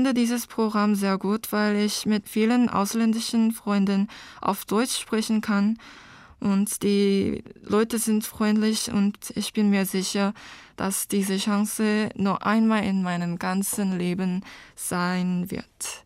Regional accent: Seoul, South Korea; German is a second language; now in Germany; komme aus Seoul in Südkorea und mein Geburtsjahr ist 2001.

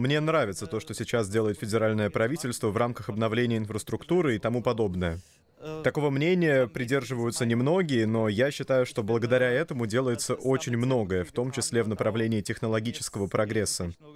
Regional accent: Netherlands; Я из Нидерландов.

